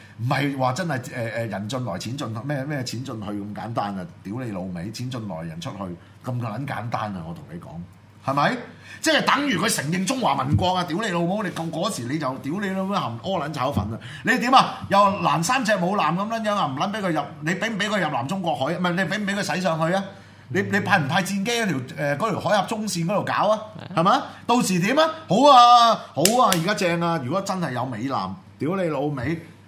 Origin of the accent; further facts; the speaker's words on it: Hong Kong; 我們香港人去台灣起碼會收留香港 的學生